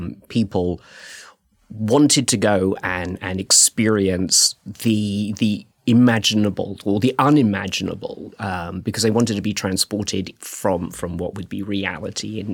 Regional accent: United Kingdom; I'm probably tell from my accent, I'm from the UK. We were locked down for over a year in the UK.

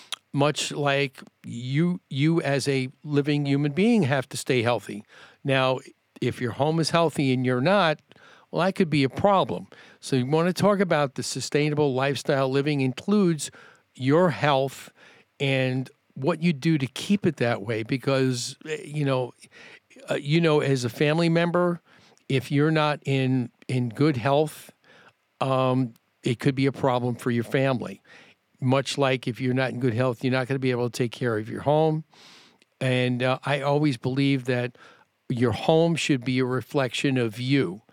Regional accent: New York, United States; also born or lived in Chicago / Boston; now in Phoenix, United States; I grew up in New York, and if I would have moved to Phoenix straight from New York, I think way back when I moved here in 1989

